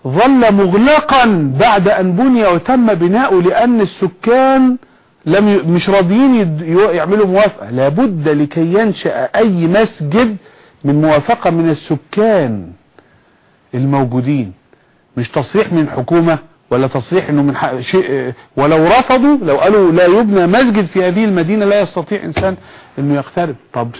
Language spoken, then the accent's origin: Arabic; Egypt; يعني عندنا في مصر